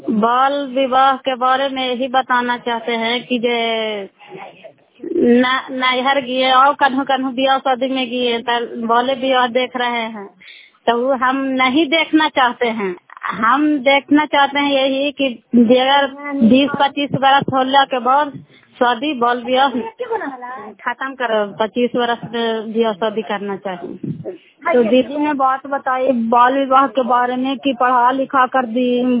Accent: Makrauta, Bihar, India; घर फतेहपुर पंचायत मकरौता जिला नालंदा करापसरा ब्लॉक की निवासी हूँ।

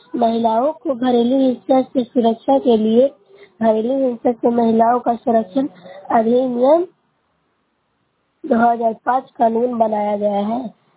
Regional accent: Bihar, India; मैं प्रखंड से हूँ, जिला नालंदा से बोल रही हूँ।

